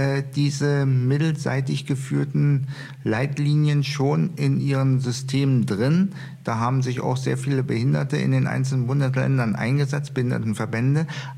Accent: Hennigsdorf, Brandenburg, Germany; in meiner Heimatstadt Hennigsdorf

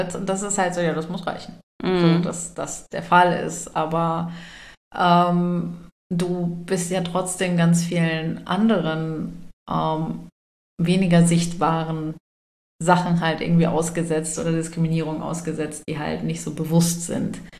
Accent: Oldenburg, Lower Saxony, Germany; Und zwar war ich komme aus Oldenburg und an dem Tag war ich, da war CSD in Oldenburg

